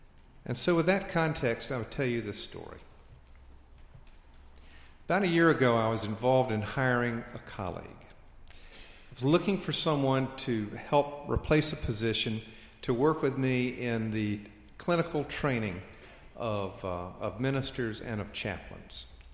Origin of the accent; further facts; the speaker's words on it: the South, United States; I was raised as a Southerner in the Southern Baptist Church, not exactly a hotbed of liberalism.